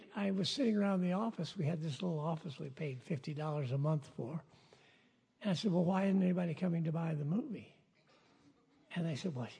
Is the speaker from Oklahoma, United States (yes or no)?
yes; Oklahoma City, Oklahoma, United States; I'm from Oklahoma City.